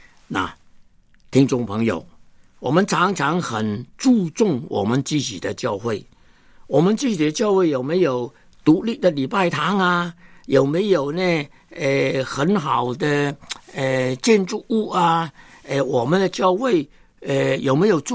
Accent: Hong Kong; 我忽然发现呢，我不单是香港人，我是中国人

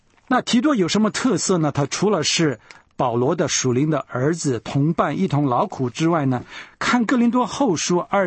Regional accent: China; 其实我们中国人都知道，孟子的母亲有一天因为孟子不愿意读书来家以后

